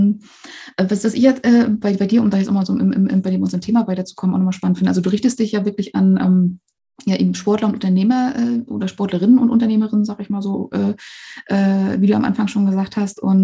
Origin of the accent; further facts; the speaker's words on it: East Germany, Germany; born there; ich bin im Osten geboren, im Osten Deutschlands